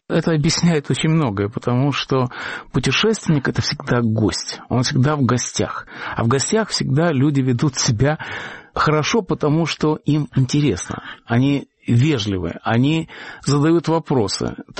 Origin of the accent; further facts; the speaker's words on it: Riga, Latvia; я вырос в Риге, но Рига – это уже другая страна, не моя страна. И язык, на котором говорят в Риге, уже не мой.